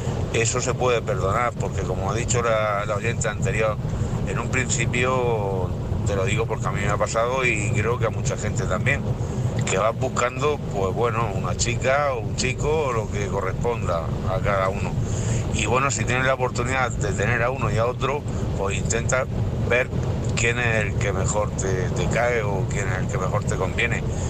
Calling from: Cartagena, Region of Murcia, Spain; de Cartagena.

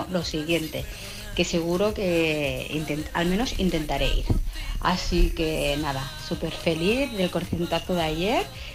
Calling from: Vilanova del Camí, Catalonia, Spain; de Vilanova del Camí, en Barcelona.

